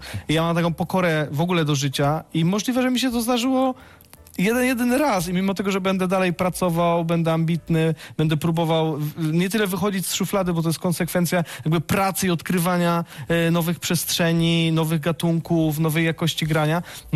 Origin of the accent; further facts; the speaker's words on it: Wadowice, Lesser Poland, Poland; moved away; Chciałem studiować aktorstwo, więc wyjechałem z Wadowic, ale też chciałem wyjechać z Wadowic.